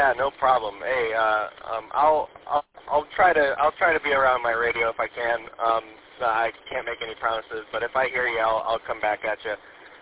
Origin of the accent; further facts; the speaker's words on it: Battle Creek, Michigan, United States; now in Lansing, United States; I'm originally from Battle Creek, but I just started a new job up here in Lansing.